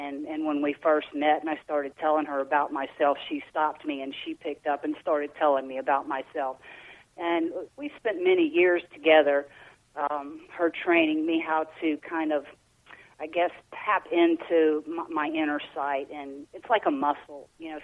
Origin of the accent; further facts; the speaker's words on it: Mississippi, United States; now in Louisiana, United States; I was raised down here in the Deep South. Part of my youth was in Mississippi. I'm in Louisiana now, Southeast Louisiana.